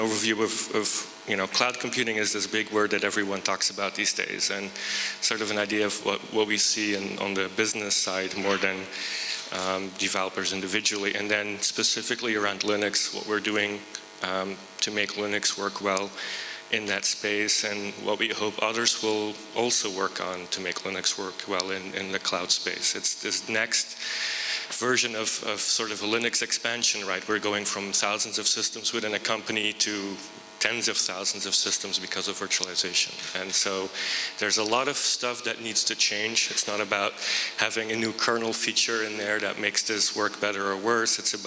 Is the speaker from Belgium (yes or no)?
yes; Belgium; now in United States; Originally from Belgium, I moved it to the US in 97.